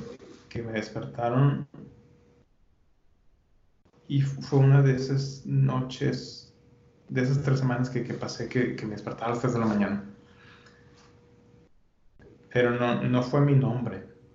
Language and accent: Spanish; Monterrey, Nuevo León, Mexico; yo soy de aquí de Monterrey y no se presta para ese tipo de clima, es muy extremo.